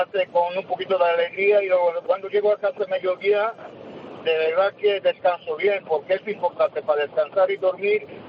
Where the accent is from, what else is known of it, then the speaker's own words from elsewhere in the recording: Sofia, Sofia City, Bulgaria; now in Spain; esta Navidad te voy a pasar con mi familia en Bulgaria. Yo soy de Sofía.